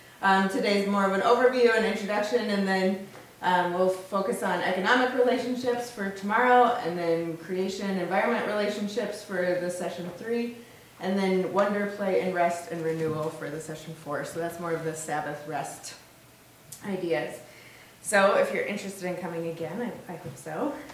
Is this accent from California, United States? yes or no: no; Tacoma, Washington, United States; As I've told some of you, I'm from Tacoma, Washington, so not too terribly far away.